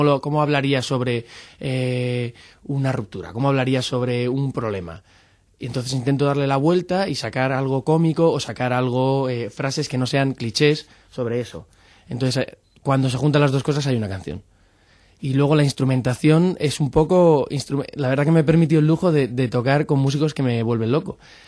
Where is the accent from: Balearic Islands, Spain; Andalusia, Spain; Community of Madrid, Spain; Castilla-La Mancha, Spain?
Community of Madrid, Spain; Madrid; also born or lived in Netherlands; Soy muy madrileño cuando me voy fuera y cuando vengo aquí soy muy holandés, entonces hay esa mezcla.